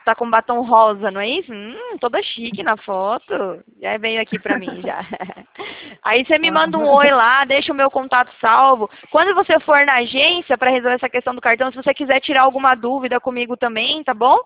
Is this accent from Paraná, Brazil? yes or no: yes; Prudentópolis, Paraná, Brazil; born there; also born or lived in Joinville; now in Atibaia, Brazil; eu moro aqui em Atibaia, mas a gente atende o Brasil todo. Inclusive, eu sou daí do sul. Eu nasci em Prudentópolis, eu morava lá em Santa Catarina, em Joinville.